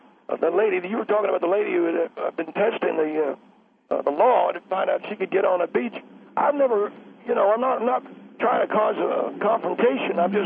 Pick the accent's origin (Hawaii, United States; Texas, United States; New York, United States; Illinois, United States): Texas, United States; San Antonio; And I come originally from Texas. I'm from the San Antonio, Texas area.